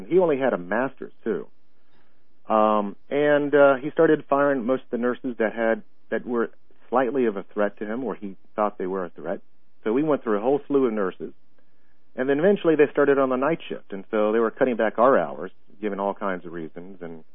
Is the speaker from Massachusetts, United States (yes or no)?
no; Tallahassee, Florida, United States; I used to work, I was from Tallahassee, and I used to work for the Tallahassee Memorial Regional Hospital as a counselor